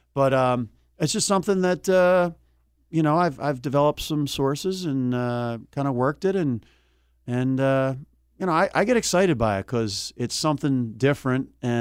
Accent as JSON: {"language": "English", "town": "Philadelphia", "region": "Pennsylvania", "country": "United States", "tie": "born or raised there", "said": "I grew up in Philadelphia. I went down the shore and I'm passionate about Philly sports"}